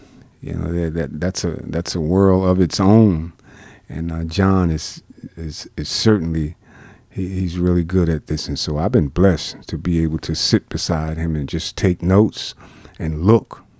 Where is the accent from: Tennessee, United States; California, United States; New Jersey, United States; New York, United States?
New Jersey, United States; Newark; it highlights my time as a youth growing up in Newark, New Jersey, up in Essex County